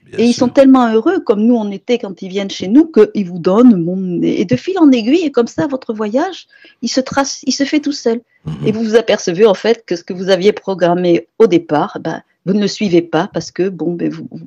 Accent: Nouvelle-Aquitaine, France; ne serait-ce que chez nous au Pays Basque.

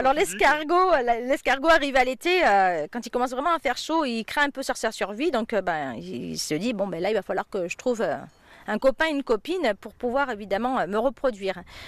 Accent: Provence-Alpes-Côte d'Azur, France; Alors je suis provençale, donc je vais d'abord parler pour ma Provence.

